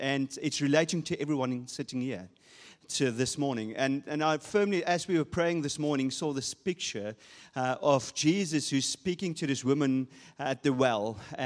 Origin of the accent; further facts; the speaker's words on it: South Africa; first language Afrikaans; English is a second language; Obviously, you can hear me being South African and Afrikaans, actually. I actually only use English as self-defense.